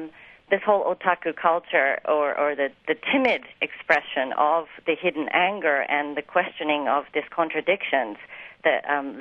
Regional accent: Japan; English is a second language; I knew growing up in Japan, knew that Japan looked up to America for its culture

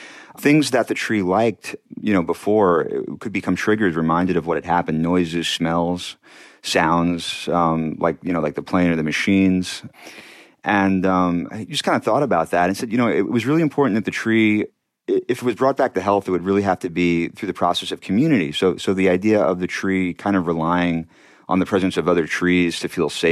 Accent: Brooklyn, New York, United States; also born or lived in Long Island; My family was living on Long Island at the time. We had moved there a few years prior from Brooklyn, where I grew up.

